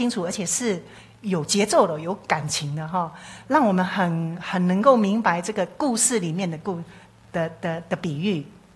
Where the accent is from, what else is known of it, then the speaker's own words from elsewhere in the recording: Taiwan; 我们台湾话有一个说法叫做共辜